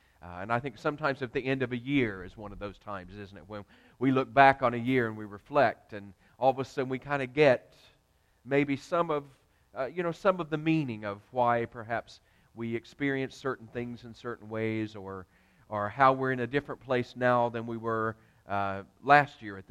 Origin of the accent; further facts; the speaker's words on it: the South, United States; I'm a Southerner. I can say that.